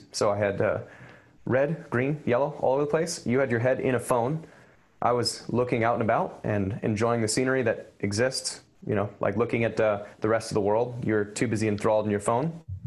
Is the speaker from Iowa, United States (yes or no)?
yes; Iowa, United States; I was one of two white dudes in the room, and I came from Southeast Polk High School, which was, I think, 16 black people out of like 1,800 kids.